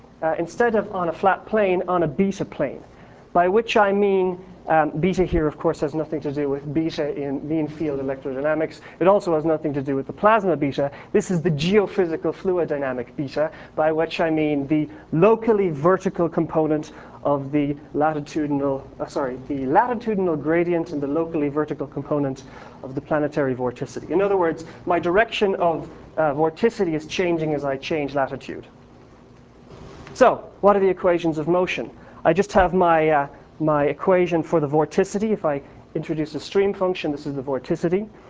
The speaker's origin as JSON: {"language": "English", "country": "Ireland", "said": "I'm Irish, so we have a lot of close cousins."}